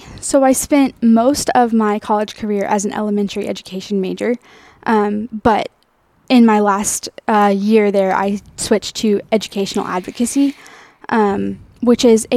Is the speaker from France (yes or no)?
no; Westphalia, Texas, United States; I was born and raised in Westphalia, Texas, which is about 35 minutes east of Belton.